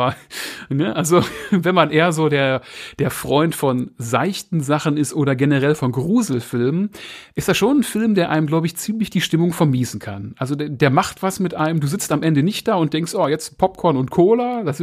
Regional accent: Germany; so als Deutscher

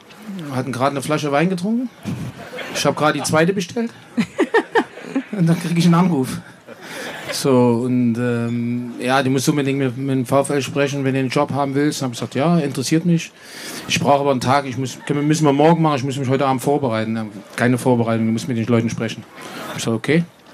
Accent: Germany; ich bin Deutscher

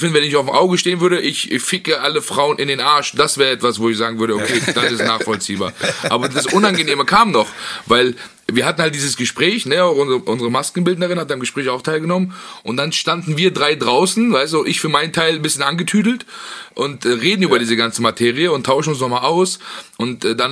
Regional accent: Afghanistan; weil ich kein Araber bin, ich bin Afghane.

